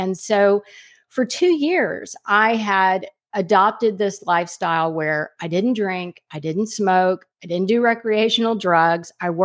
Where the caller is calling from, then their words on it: Houston, Texas, United States; I'm in Houston, Texas, where I've been for the last almost 39 years.